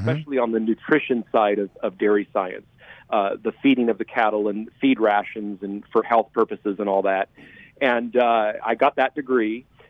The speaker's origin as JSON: {"language": "English", "town": "Modesto", "region": "California", "country": "United States", "tie": "born or raised there", "said": "I grew up in Modesto, California, in a Portuguese Catholic family with a dairy farm."}